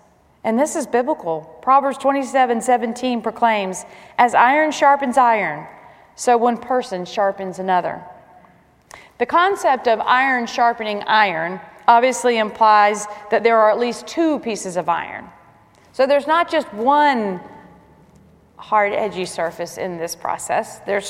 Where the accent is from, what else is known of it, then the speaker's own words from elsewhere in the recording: Atlanta, Georgia, United States; born there; She was born in the Bronx, and I was born in Atlanta, Georgia.